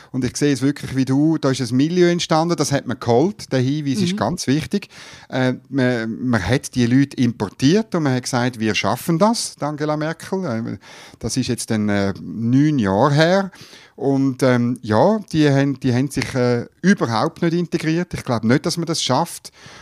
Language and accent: German; Switzerland; Ich glaube wirklich, jetzt wir als Schweizer, wir müssen da genauer anschauen.